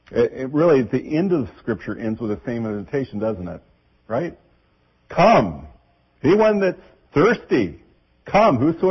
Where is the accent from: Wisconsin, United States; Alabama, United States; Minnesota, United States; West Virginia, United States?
Wisconsin, United States; Chippewa Falls; he mentioned that I was from Chippewa Falls, Wisconsin.